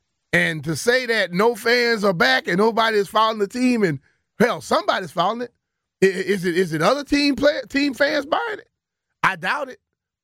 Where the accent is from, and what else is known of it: Chevy Chase, Maryland, United States; born or raised there